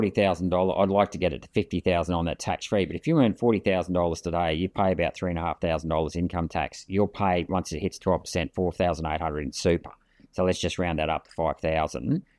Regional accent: Chinchilla, Queensland, Australia; I grew up in Chinchilla. I did fruit picking.

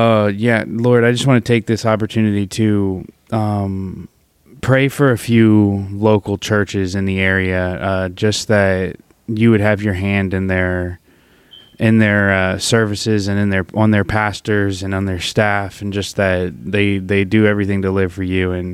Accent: Louisiana, United States; I'm from Louisiana. I'm pretty sure I've said that one or two times on here, and so I'm not a big fan of New Orleans.

